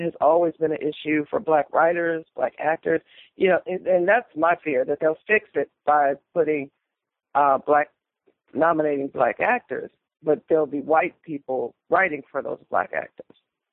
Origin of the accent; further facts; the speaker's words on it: Compton, California, United States; I'm a girl from Compton, but I know people are more alike than they are different.